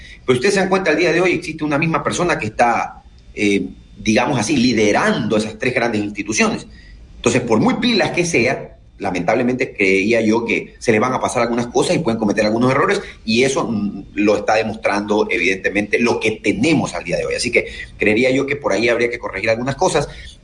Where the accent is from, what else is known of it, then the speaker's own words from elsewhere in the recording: Ecuador; no es que aquí en el Ecuador somos la mamá de Tarzán y nos creamos todo